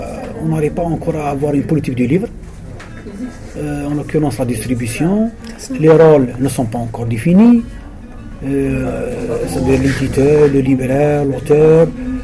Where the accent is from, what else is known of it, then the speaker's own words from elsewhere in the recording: Algeria; Quand on est algérien.